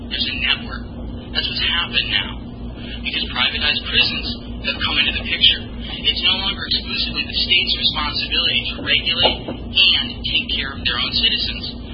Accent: Appleton, Maine, United States; I was born and raised in Appleton in Knox County. I've spent all of my life, except for some travel around this country and in South America, in Knox and Waldo County. I spent 10 years in Lincolnville.

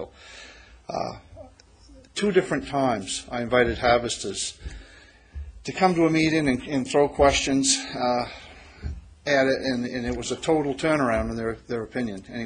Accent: Boothbay, Maine, United States; Oh, I'm from Booth Bay. From Booth Bay.

